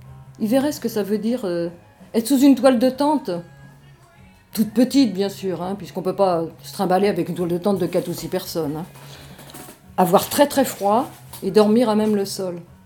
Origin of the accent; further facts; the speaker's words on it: Brittany, France; moved away; Mais comme nous sommes natifs de la Bretagne, nous sommes donc revenus dans notre région.